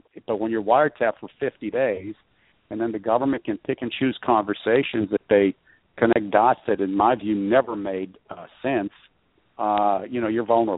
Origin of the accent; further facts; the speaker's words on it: United States; Pleading the fifth is the best thing we as American citizens have to protect ourselves